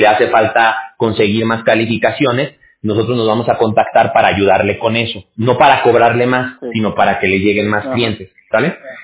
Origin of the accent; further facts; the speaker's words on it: Mexico; yo visitaba mucho antes Guatemala porque mi abuela paterna es de Chiapas, México. Yo soy mexicano. Y el pueblo en el que ella vivía estaba pegado con la frontera con Guatemala y cruzábamos muy seguido para ahí.